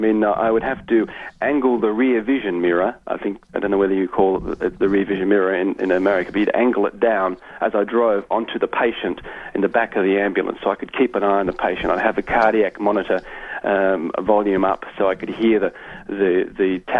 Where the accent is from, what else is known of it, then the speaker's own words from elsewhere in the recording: Australia; being Australian, we don't really have private ambulance services down here